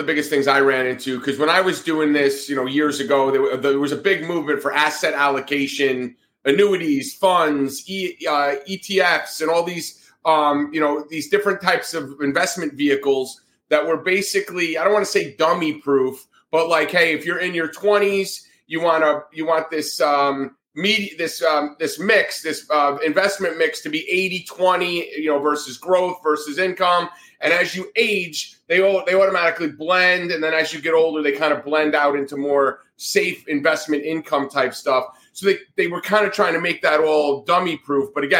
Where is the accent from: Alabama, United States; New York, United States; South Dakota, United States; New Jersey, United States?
New Jersey, United States; One of my best friends growing up in Jersey, his son is in his second semester at FAU right now.